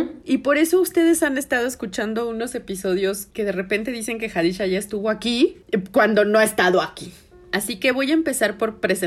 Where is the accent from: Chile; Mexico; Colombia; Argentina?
Mexico; Mexico City; Soy chilanga.